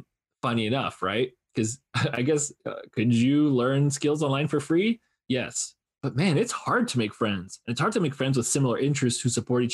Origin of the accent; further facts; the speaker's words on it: Toronto, Ontario, Canada; I'm originally from Toronto.